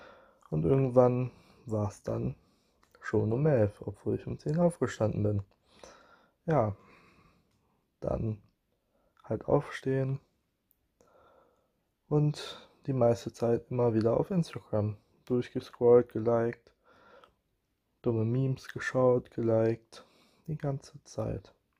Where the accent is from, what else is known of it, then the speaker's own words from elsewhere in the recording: Leipzig, Saxony, Germany; ich komme aus Leipzig und ich studiere demnächst Informatik. Ich bin 18 Jahre alt und ja, ich komme aus der Generation Z.